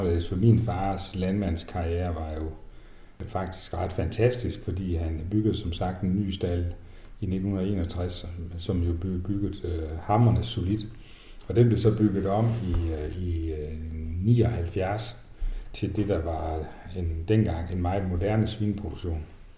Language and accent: Danish; Vildbjerg, Central Denmark Region, Denmark; born there; Jeg er født nede ved Vildbjerg, her mellem Holstebro og Herning, på en ganske almindelig gård, med begge forældre hjemme på bedriften